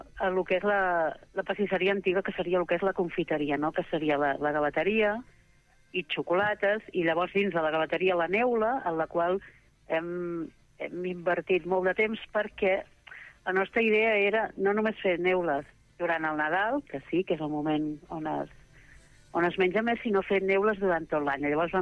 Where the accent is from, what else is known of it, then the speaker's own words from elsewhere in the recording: Mataró, Catalonia, Spain; I aquí a Mataró, per exemple, que som de Mataró